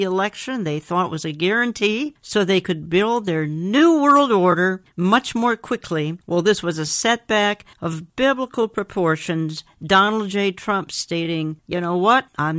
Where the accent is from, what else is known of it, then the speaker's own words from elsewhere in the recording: Minnesota, United States; I never thought I'd live to see the day where in my hometown of the Twin Cities, the land of 10,000 lakes and 10,000 churches, only two of those churches would preach on the rapture.